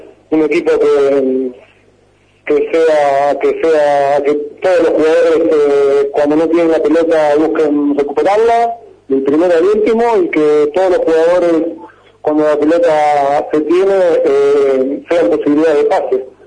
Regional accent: Buenos Aires, Argentina; yo que vengo de Buenos Aires también

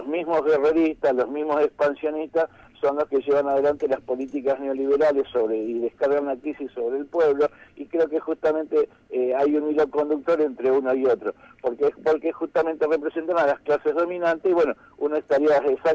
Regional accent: Argentina; Claro, yo soy judío, ¿no es cierto?, pero vivo en Argentina, y soy argentino

